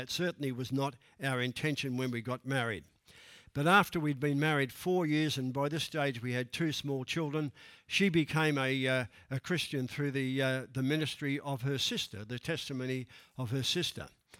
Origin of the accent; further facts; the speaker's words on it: Melbourne, Victoria, Australia; born there; I was born in Melbourne into a very, very strong Catholic family.